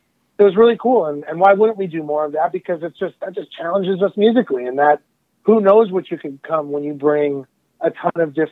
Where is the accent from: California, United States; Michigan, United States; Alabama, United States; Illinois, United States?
California, United States; growing up in the Southern California metal and hardcore and the beginnings of the EDM scene.